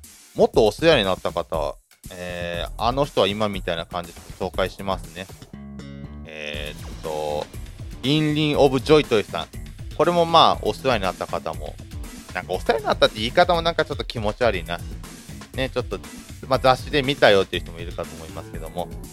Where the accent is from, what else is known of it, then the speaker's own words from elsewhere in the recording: Ibaraki, Japan; これはもう私の地元ね、茨城県のまあアイドルですね